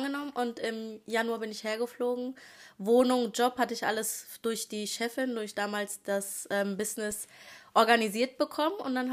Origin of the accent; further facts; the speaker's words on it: Kiel, Schleswig-Holstein, Germany; moved away; also born or lived in Aschaffenburg, Bavaria; Ich komme ursprünglich aus Kiel, ganz aus dem Norden. Meine Eltern haben sich dann getrennt und ich bin dann mit meiner Mama nach Aschaffenburg gezogen, also Bayern, und von Bayern dann hierher.